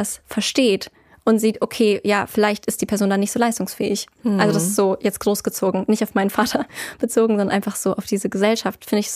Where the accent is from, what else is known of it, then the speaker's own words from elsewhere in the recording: Carinthia, Austria; Wir waren wirklich in so einem mega kleinen Hotel irgendwo in Kärnten, wo ich herkomme. Da sind die Leute auch noch teilweise ein bisschen von vorgestern.